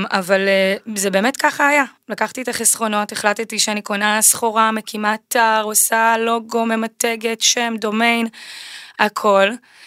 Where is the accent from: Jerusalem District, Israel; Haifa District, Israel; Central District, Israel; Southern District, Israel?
Southern District, Israel; כן, גדלתי בדרום, בדרום הארץ